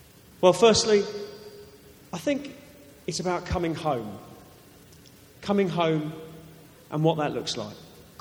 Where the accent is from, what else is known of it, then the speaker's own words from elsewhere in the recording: Croydon, London, United Kingdom; Croydon is my hometown. And whenever I drive to Croydon, I feel like I'm going home.